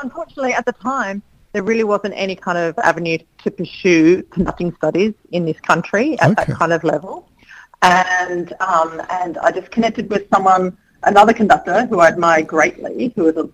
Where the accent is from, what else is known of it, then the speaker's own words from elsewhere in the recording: Sydney, New South Wales, Australia; I'm from Sydney, and I was flying back into Sydney after 3 years in Siberia